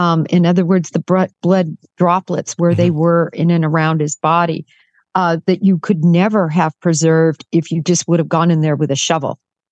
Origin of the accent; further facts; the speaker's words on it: Nebraska, United States; also born or lived in Kansas; I grew up in Nebraska and Kansas, that is a lot of snow